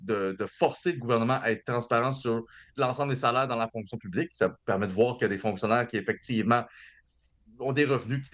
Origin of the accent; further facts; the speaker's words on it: Canada; autant qu'on l'aimerait en tant que Canadien